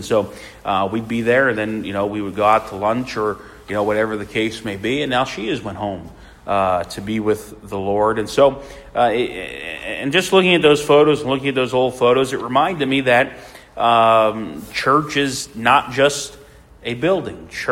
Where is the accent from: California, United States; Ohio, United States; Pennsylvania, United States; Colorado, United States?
Pennsylvania, United States; Philadelphia; I was looking at some old photos of the church that I grew up at back in Philadelphia